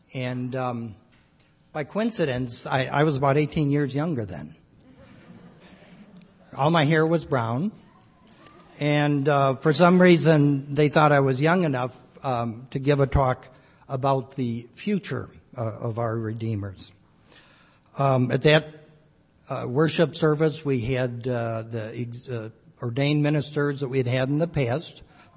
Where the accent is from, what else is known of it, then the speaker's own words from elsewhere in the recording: Arlington Heights, Illinois, United States; And I know the church I grew up in Arlington Heights, at one time had four.